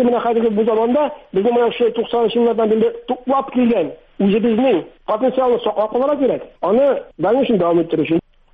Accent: Chutay, Tatarstan, Russia; Балтач районы Чутай авылы. Күп мурагда айтар инде мектеп түзүргә. Чөнки ул мектеп чынлап та иски инде. Мен оқыган мектеп ул.

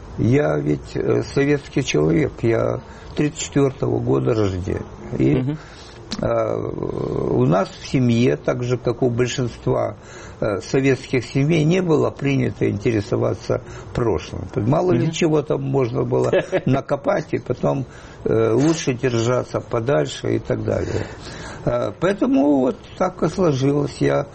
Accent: Odesa, Odesa Oblast, Ukraine; accent: Odessa; moved away; ощущение, что наконец я вырвался из Одессы, которая относится к 60-му году

